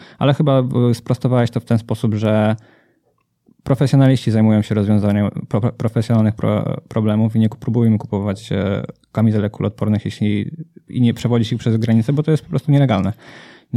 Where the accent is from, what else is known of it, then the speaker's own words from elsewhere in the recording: Wrocław, Lower Silesian Voivodeship, Poland; bo ja jestem z Wrocławia, tak swoją drogą.